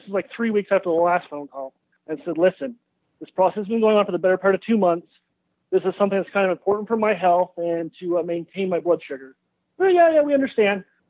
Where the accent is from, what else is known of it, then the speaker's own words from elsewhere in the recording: Vermont, United States; accent: northern; I'm very far from Tennessee. I'm in Vermont, exactly.